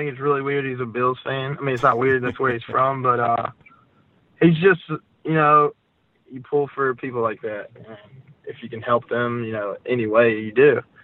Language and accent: English; Gastonia, North Carolina, United States; I grew up in Gastonia.